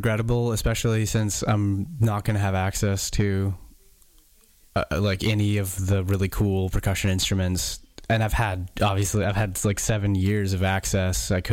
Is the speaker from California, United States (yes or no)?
yes; Danville, California, United States; also born or lived in Ballard, United States; Okay, well, I was born in Ballard, Washington, and then I was there for 9 years, roughly, and then grew up the rest of my adolescent to teenage in California, a place called Danville in the Far East Bay